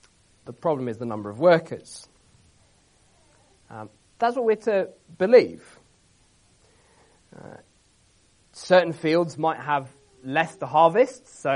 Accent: South West England, United Kingdom; accent: Wiltshire twang; I grew up in Wiltshire. No one else grew up in Wiltshire because it's just full of fields and sheep and tanks. But I did, and my mum was like, are you worried people are going to take the mick out of you for your Wiltshire twang

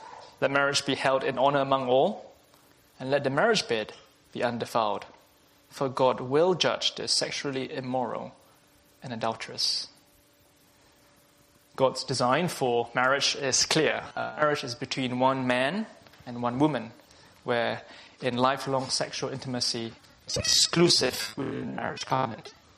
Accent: Singapore; moved away as an adult; now in London, United Kingdom; Let me tell you, I'm from Singapore myself, and when I came to London about 9 years ago now

